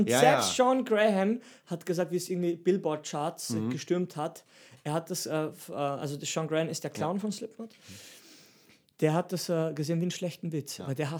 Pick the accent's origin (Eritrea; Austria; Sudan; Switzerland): Austria; Steinhaus am Semmering, Styria; Es gibt auch ein Metal-Festival sogar in meinem Heimatdorf, Spital am Semmering. Also mein Dorf heißt Steinhaus am Semmering.